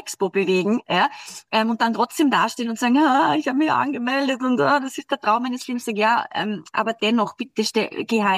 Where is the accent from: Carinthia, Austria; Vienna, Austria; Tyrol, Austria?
Carinthia, Austria; Klagenfurt; also born or lived in St. Veit an der Glan; Also ich bin geboren in St. Veit an der Glan, bin aber in Klagenfurt Schule gegangen.